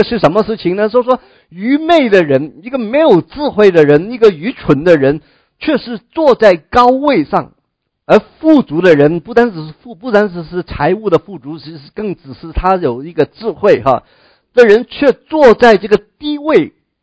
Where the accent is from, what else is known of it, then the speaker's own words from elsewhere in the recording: China; 我们中国人哈，有些的话呢，就是很有意思的哈